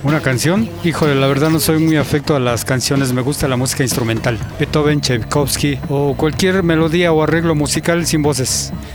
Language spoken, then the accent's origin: Spanish; San Miguel Tlaxpan, Mexico; Yo vengo de San Miguel Tlaxpan, una comunidad muy cerca de aquí.